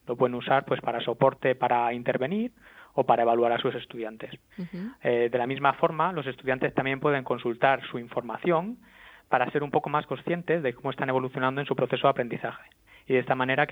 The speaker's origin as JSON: {"language": "Spanish", "town": "Murcia", "region": "Region of Murcia", "country": "Spain", "moved": "as an adult", "said": "a partir de los 21 años salí de Murcia y por ahora sigo dando vueltas por el mundo."}